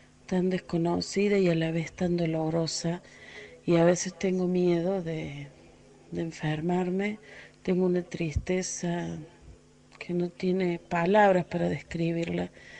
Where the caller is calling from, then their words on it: Río Cuarto, Córdoba, Argentina; de Río Cuarto